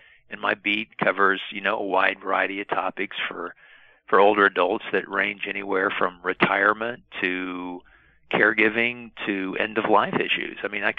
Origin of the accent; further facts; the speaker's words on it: Kansas, United States; now in Norman, United States; No, I grew up in Kansas, in southeast Kansas, a little tiny town, and went to college at Kansas State.